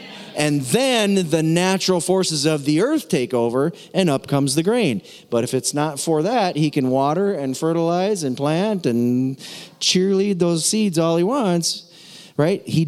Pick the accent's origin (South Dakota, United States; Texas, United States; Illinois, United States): South Dakota, United States; And while he's from Canada, I'm from South Dakota. We're both from way up north.